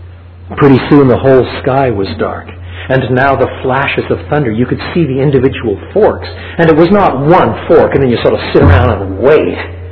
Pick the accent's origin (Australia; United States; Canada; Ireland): Canada; although I'm a Canadian, a little farther north, yet nevertheless I lived on the St. Lawrence Seaway system